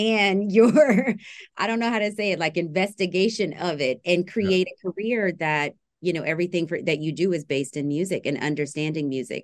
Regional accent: Alton, Illinois, United States; who is from my hometown

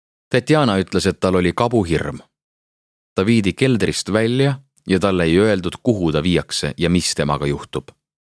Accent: Mariupol, Donetsk Oblast, Ukraine; now in Estonia; Olen Mariupolis pärit advokaat. Läksin enne sõda Eestisse ärireisile ja olen senini pidanud siia jääma.

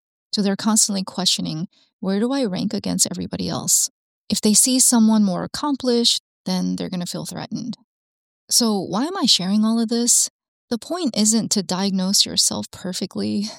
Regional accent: Alabama, United States; I already told you I grew up Korean in Alabama. No one looked like me.

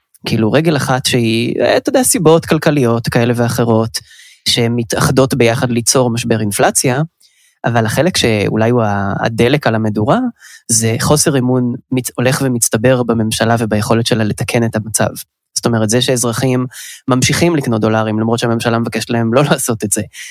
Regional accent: Haifa, Haifa District, Israel; אבל אני חיפאי, אז לא גידלתי אף פעם

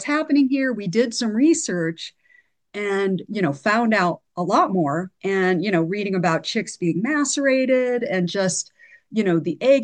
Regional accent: Ohio, United States; My story is I grew up in Amish country in rural Ohio. My dad worked in a factory. My mom was a homemaker.

